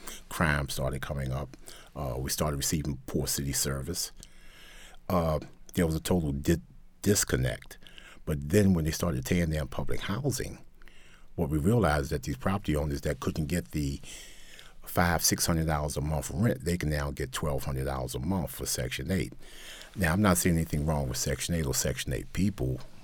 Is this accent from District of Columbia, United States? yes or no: no; Baltimore, Maryland, United States; No, I grew up in East Baltimore.